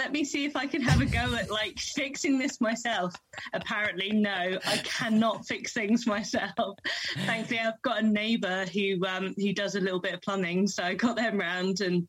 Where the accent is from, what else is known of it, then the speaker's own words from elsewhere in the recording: London, United Kingdom; No, I'm actually from West London, born and bred.